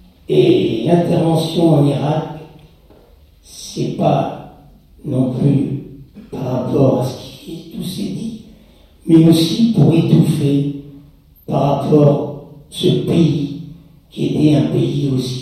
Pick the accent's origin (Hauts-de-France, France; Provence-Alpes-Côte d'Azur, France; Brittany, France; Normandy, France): Normandy, France; born there; Moi, je suis né effectivement en Normandie, dans une famille chrétienne.